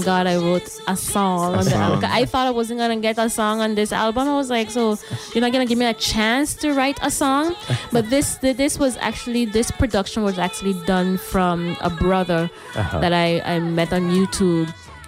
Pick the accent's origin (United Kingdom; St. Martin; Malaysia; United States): St. Martin; French Quarter; I am from Saint Martin and from French Quarter, so I had to give something back to my people.